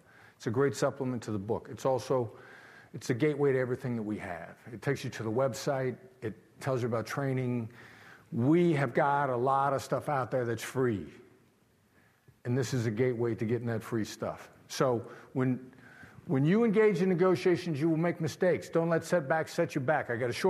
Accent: Iowa, United States; I'm from Iowa.

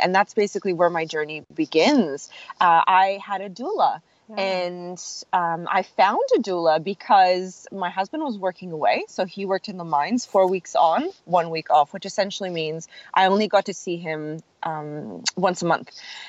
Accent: Montreal, Quebec, Canada; now in Australia; I'm from Montreal. My dad's Italian, my mom's French. My kids are born in Australia and Canada, and I'm now a permanent resident in Australia.

